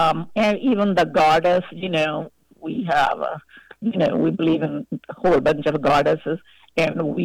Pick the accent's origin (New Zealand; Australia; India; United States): India; first language Hindi; English is a second language; Yeah, I'm Hindi. I am from, originally was born and raised in India.